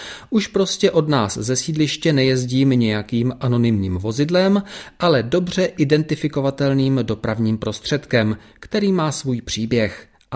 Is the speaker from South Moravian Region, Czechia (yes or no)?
no; České Budějovice, South Bohemian Region, Czechia; Jako rodilý Budějčák třeba sice vím, že máme ve městě